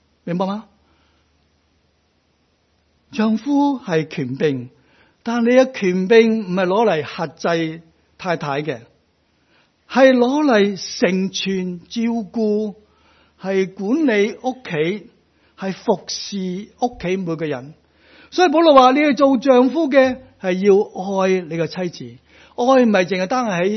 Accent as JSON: {"language": "Cantonese", "country": "China", "said": "特别我哋中国人吓，我哋对我哋仔女都有好多嘅盼望"}